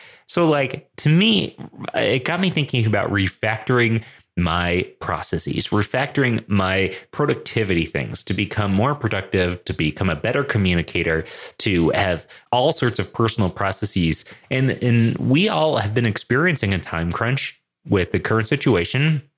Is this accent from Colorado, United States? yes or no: yes; Denver, Colorado, United States; I'm a developer from Denver, Colorado.